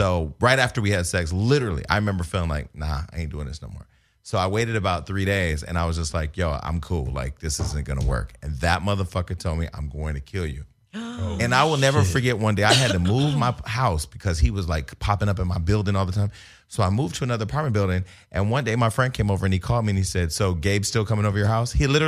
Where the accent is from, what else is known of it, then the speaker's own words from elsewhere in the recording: Stockton, California, United States; I didn't really know a lot of gay niggas because I was from Stockton, whatever.